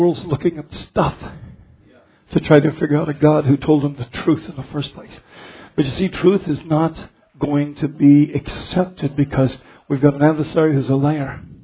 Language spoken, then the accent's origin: English; Colorado, United States; And we grew up in Colorado. And our mountains were always just dirt hills